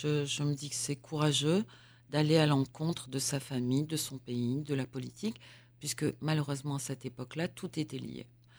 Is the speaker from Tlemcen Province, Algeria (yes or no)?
no; Algiers, Algiers Province, Algeria; born there; Je suis née en Algérie. Je suis née à Alger, parce que je suis née de mère pied-noir. Donc parfois, je dis que je suis deux fois algérienne, parce que ma mère était pied-noir, mais pied-noir très algérienne.